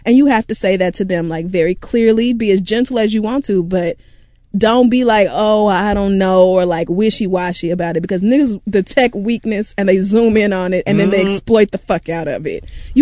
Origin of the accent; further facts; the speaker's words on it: Washington, District of Columbia, United States; I grew up in Southeast DC where most people don't even know what a savings account is, let alone how to manage their money.